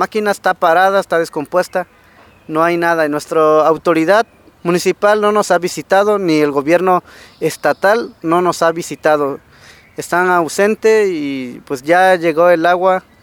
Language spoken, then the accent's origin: Spanish; San Miguel Amoltepec, Guerrero, Mexico; vengo de la comunidad de San Miguel Amoltepete, el viejo municipio de Cochopa el Grande, del estado de Guerrero.